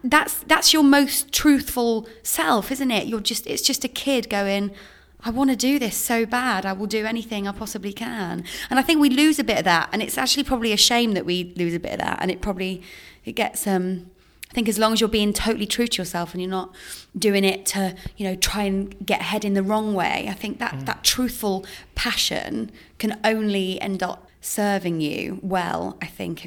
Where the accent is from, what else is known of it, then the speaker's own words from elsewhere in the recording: East Midlands, United Kingdom; In Lincolnshire.